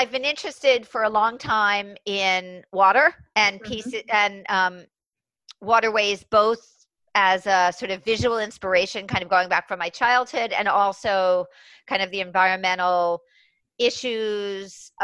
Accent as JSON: {"language": "English", "town": "Queens", "region": "New York", "country": "United States", "tie": "born or raised there", "also_born_or_lived": "New Rochelle", "lives_now": "Jersey City, United States", "said": "I was born in Queens, and I grew up in Queens and in New Rochelle."}